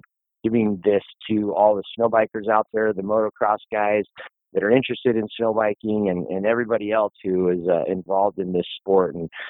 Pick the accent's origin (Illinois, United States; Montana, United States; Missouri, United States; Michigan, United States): Montana, United States; Kalispell; right here in my hometown of Kalispell.